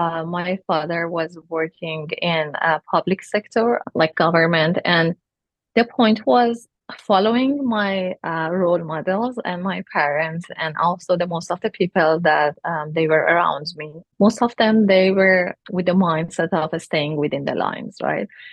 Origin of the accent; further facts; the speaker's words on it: Iran; now in Canada; I was born in a loving family in Iran. My childhood was full with warmth and a strong role models.